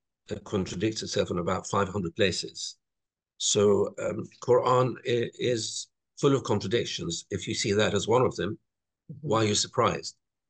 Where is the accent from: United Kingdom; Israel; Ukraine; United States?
Israel; I come from Israel, from a small Christian Arab community.